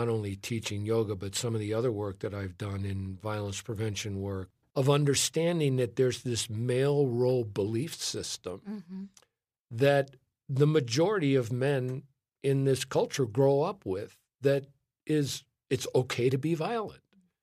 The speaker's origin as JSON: {"language": "English", "town": "Chicago", "region": "Illinois", "country": "United States", "tie": "born or raised there", "said": "I grew up in Chicago, and I grew up in Chicago during a period of time when there was a lot of violence."}